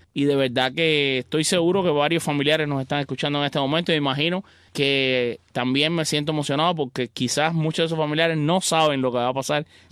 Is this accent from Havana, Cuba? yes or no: no; Matanzas, Cuba; Kevin Álvarez, de Matanzas, de mi tierra, para orgullo mío.